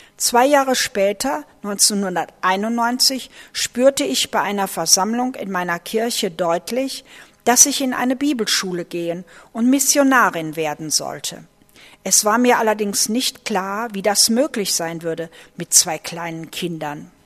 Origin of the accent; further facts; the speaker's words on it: Canada; also born or lived in Germany; Ich bin in Deutschland geboren und als kleines Kind mit meiner Familie nach Kanada gezogen.